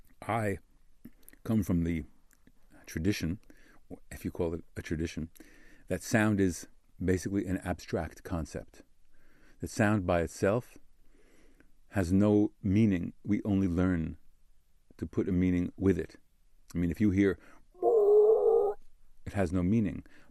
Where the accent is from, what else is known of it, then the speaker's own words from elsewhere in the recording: United States; when I grew up in America, from 1955 to 1970 as a kid